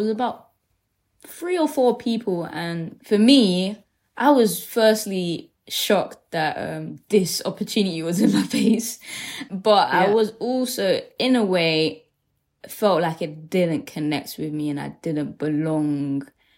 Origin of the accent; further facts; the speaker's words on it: Deptford, London, United Kingdom; growing up in Deptford, for instance. I was always around like black and brown people.